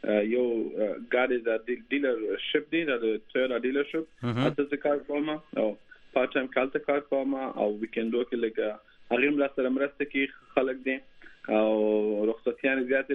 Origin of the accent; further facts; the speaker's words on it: Afghanistan; now in United States; دا 2015 کې زه د افغانستان نه راغلی یم امریکا ته او دا درې کال کې چې زه تم په امریکا کې.